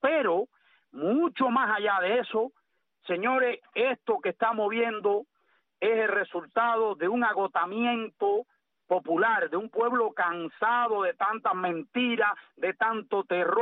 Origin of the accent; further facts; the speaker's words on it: Cuba; moved away; como decimos popularmente en mi pueblo en Cuba